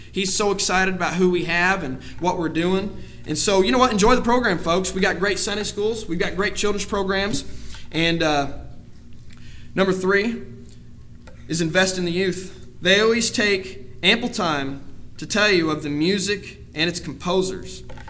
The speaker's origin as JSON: {"language": "English", "town": "Dugger", "region": "Indiana", "country": "United States", "said": "You know, here I am from Duggar."}